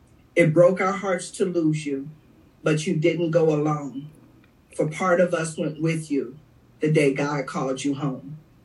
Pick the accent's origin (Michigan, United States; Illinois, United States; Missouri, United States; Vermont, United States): Illinois, United States; East St. Louis; Growing up in East St. Louis, we didn't hit the clubs until 11 o'clock at night